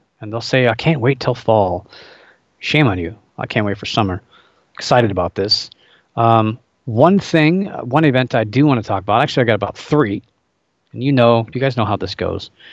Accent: Muncie, Indiana, United States; So I'm originally from Muncie, Indiana, which is famous for a movie.

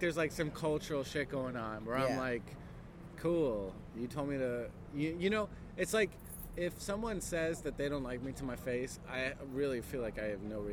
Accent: New Jersey, United States; I'm from New Jersey.

